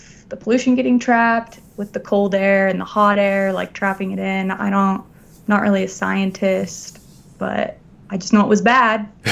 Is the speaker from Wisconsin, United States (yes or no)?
no; Phoenix, Arizona, United States; now in Salt Lake City, United States; I'm originally from Phoenix, okay.